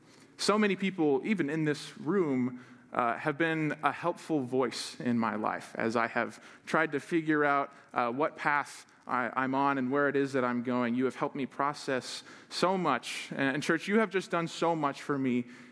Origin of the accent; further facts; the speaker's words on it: Quincy, United States; I'm from Quincy